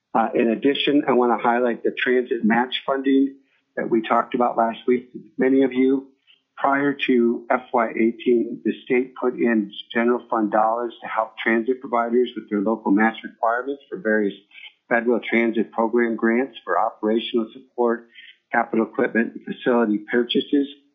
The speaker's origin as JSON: {"language": "English", "town": "Homer", "region": "Alaska", "country": "United States", "said": "I'm from Homer and Executive Director of the Governor's Council on Disabilities and Special Ed."}